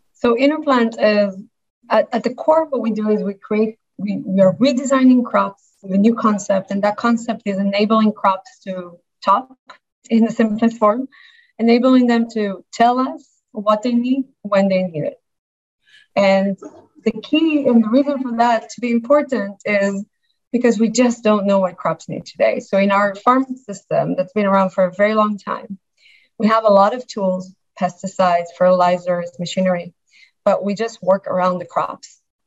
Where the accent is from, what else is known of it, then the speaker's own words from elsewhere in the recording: Israel; moved away as an adult; now in United States; I'm from Israel. I have to start that, even though it's usually not interesting where you're born, but I think Israel is a big part of why I am who I am.